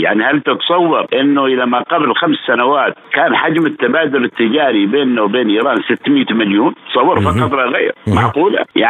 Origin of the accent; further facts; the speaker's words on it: Oman; ولا نحن كعمانيين نقول أنتم احتليتوا عمان 150 سنة